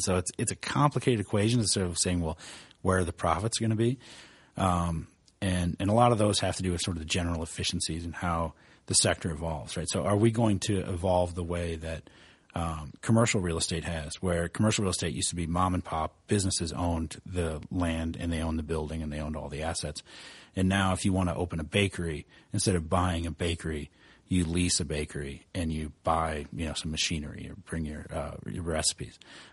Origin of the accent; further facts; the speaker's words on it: Midwest, United States; I'm from the Midwest. We don't know the difference.